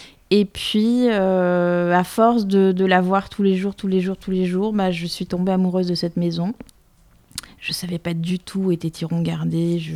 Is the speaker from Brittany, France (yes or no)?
no; Marseille, Provence-Alpes-Côte d'Azur, France; moi, je suis née à Marseille. J'y ai vécu la moitié de ma vie. Je suis montée à la capitale, comme on dit, pour faire du théâtre.